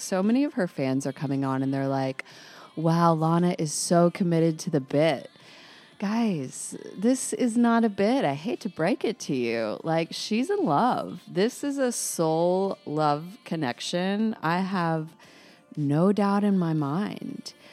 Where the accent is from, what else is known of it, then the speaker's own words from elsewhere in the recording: North Little Rock, Arkansas, United States; it's a more rural area than even where I grew up in North Little Rock.